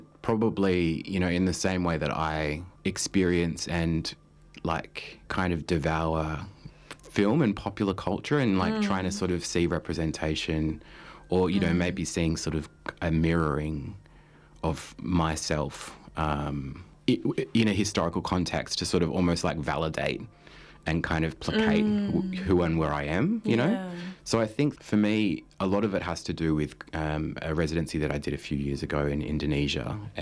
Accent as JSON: {"language": "English", "town": "Melbourne", "region": "Victoria", "country": "Australia", "said": "I'm an artist from Nam, Melbourne."}